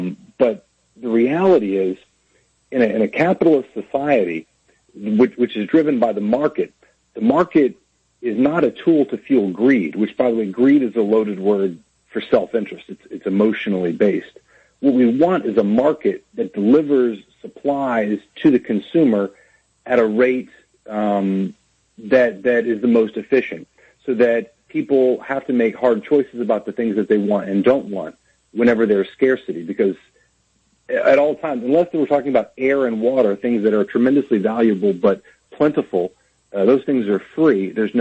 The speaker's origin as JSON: {"language": "English", "region": "Louisiana", "country": "United States", "tie": "born or raised there", "said": "because I grew up in Louisiana, like all of us."}